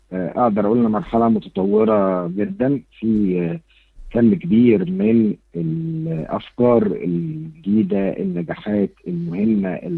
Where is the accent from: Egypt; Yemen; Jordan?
Egypt; فأنا الأول كانت الساحة بتاعت أنا بس كمصري